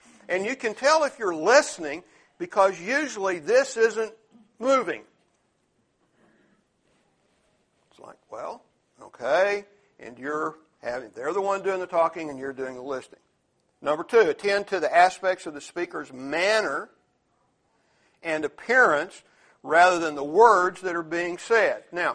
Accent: Dallas, Texas, United States; I was raised over in Lake Highlands, just off White Rock Lake, and got off early from Gaston High Junior High one day

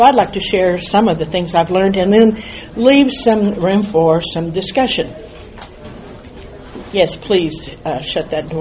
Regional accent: Edmond, Oklahoma, United States; I'm from Edmond, Oklahoma. I'm a mother and a grandmother and a lifelong lover of Scripture and Sunday school teacher and learner.

